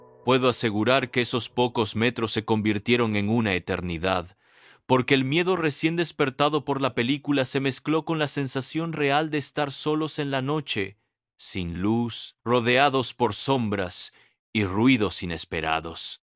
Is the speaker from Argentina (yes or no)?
no; Coripata, La Paz, Bolivia; A mí me pasa con una experiencia en mi pueblo, Coripata, allá por los años 70.